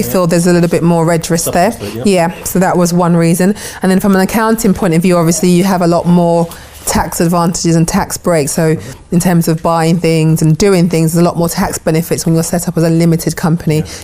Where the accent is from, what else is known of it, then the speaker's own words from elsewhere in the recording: London, United Kingdom; now in Luton, United Kingdom; I'm from London. I'm born and bred in London